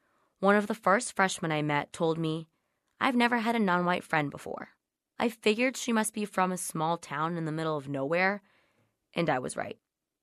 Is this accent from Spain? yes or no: no; Boston, Massachusetts, United States; I grew up in Boston.